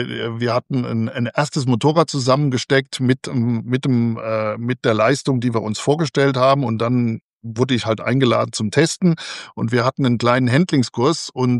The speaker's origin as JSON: {"language": "German", "region": "Rhineland-Palatinate", "country": "Germany", "said": "Ich komme aus dem Westerwald und da gibt es so wunderschöne kleine Straßen."}